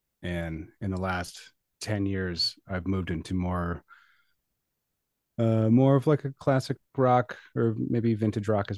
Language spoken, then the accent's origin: English; Columbus, Ohio, United States; also born or lived in Washington, D.C.; now in New York, United States; Yeah, I grew up in Columbus, Ohio.